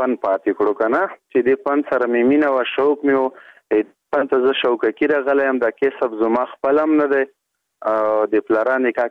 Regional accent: Matun, Khost, Afghanistan; زه د خوست ولایت دی متون یما په متون کې مدخل چینه کلی یما

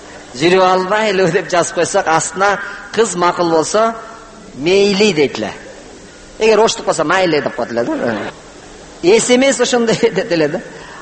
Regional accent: Jalal-Abad Region, Kyrgyzstan; Ошондон кийин келип туруп, Жумгалдан болом.

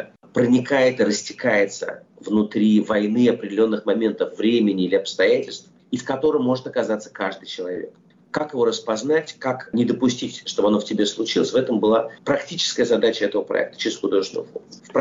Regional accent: Russia; Ну, вот я вырос в России, прожил там все-таки очень много лет своей жизни.

